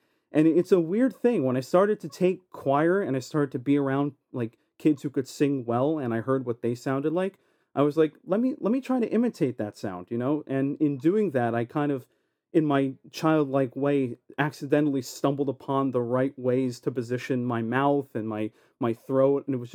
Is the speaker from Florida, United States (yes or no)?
no; Edison, New Jersey, United States; Well, that takes me back to when I was 6 years old. I grew up in Edison, New Jersey. I went to Woodbrook Elementary School.